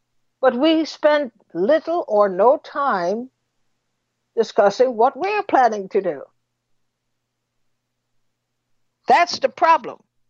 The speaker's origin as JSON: {"language": "English", "country": "Trinidad & Tobago", "tie": "born or raised there", "said": "when I was growing up in Trinidad"}